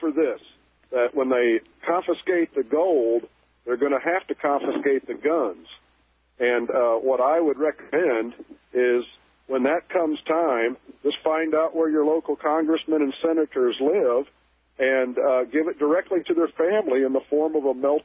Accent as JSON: {"language": "English", "country": "United States", "said": "it's about time that these Americans, and I'm American too, get the idea."}